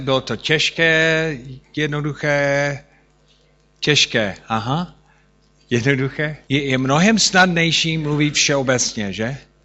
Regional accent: United States; Czech is a second language; já jsem Američan, jsem poprvé v Austrálii

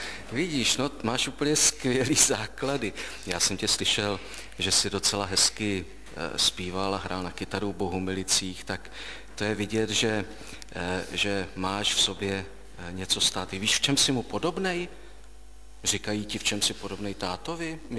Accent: Ostrava, Moravian-Silesian Region, Czechia; born there; Před 51 lety jsem se narodil v Ostravě.

